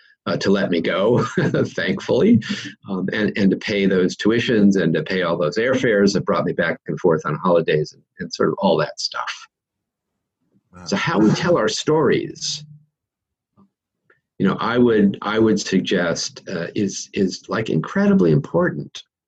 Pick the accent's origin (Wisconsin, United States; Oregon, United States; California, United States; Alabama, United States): California, United States; Beverly Hills; You know, I was born and raised in Beverly Hills, California.